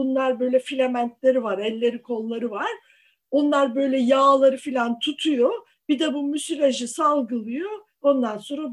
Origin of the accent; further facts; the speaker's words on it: Istanbul, Turkey; İdeal Tepe, o Cadde Bostan, siz hepsini ben bilirim, orada büyüdüm.